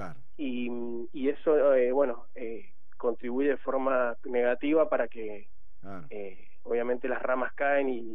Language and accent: Spanish; Guaymallén, Mendoza, Argentina; Yo soy de Guaymallén, de la zona de Villanueva.